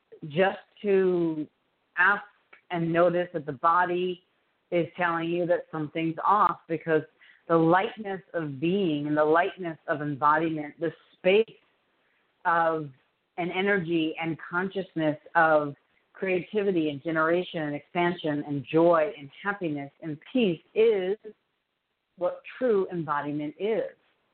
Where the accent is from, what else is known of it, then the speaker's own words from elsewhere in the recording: New York, United States; accent: New York; when I say I'm a New Yorker, and most of the time you can't really hear it, but there are certain words that come out.